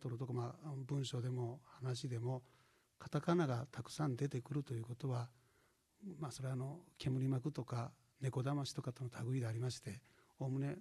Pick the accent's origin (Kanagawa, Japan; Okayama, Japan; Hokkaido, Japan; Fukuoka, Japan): Okayama, Japan; Kurashiki; 倉敷で生まれまして、地元の高校大学を卒業いたしまして岡山県庁に入った、自慢にはならないかも分かりませんが、生粋の岡山県人ということで、60年余り岡山で過ごしてきた